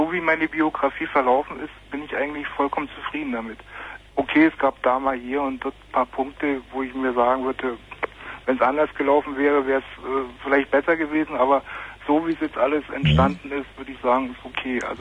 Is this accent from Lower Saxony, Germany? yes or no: no; Berlin, Germany; Aus Berlin.